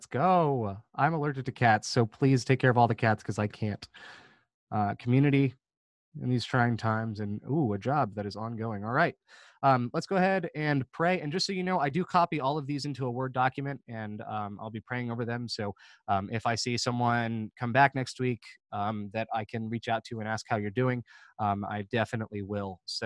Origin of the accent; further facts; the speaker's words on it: Orlando, Florida, United States; I remembered something, because I'm from Orlando. There was a few years ago, I was visiting home